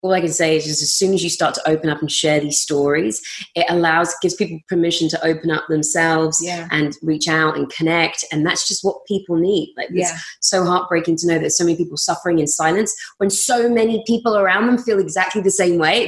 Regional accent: England, United Kingdom; Because I'm English

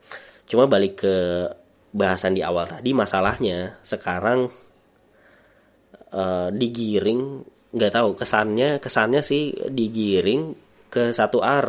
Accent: Padang, West Sumatra, Indonesia; Kalau ada orang yang memilih anggota DPR karena dia orang Padang, gue orang Padang.

